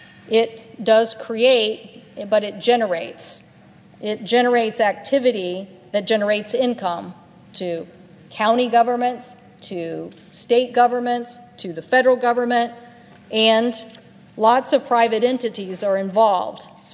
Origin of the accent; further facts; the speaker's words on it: Washington, United States; Mount Rainier, in my home state of Washington, a good investment.